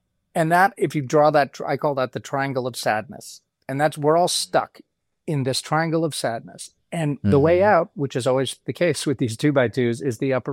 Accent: Boston, Massachusetts, United States; so I grew up in Boston, so I love the Red Sox.

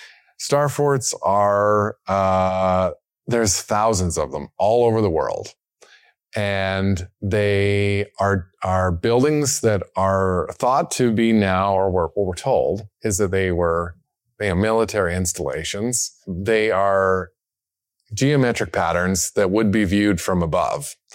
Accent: Edmonton, Alberta, Canada; because we're from Edmonton together

